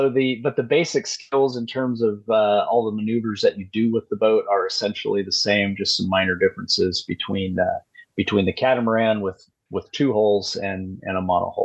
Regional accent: Oregon, United States; I grew up in Southern Oregon.

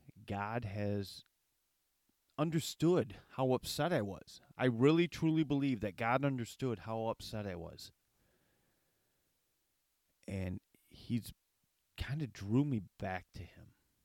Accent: Saginaw Township, Michigan, United States; I grew up in, quote-unquote, Saginaw, Michigan. I grew up in Saginaw Township, Michigan.

